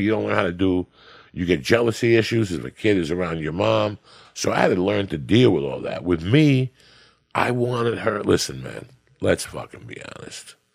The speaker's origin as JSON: {"language": "English", "country": "Cuba", "second_language": "English", "moved": "yes", "said": "That when I came from Cuba, I had a big problem. I didn't speak the language, bro."}